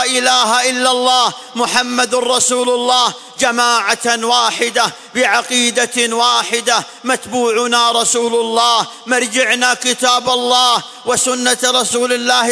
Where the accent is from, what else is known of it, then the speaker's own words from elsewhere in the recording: Saudi Arabia; إنهم يسعون أن يكون في بلادنا المملكة العربية السعودية شيء من الفوضى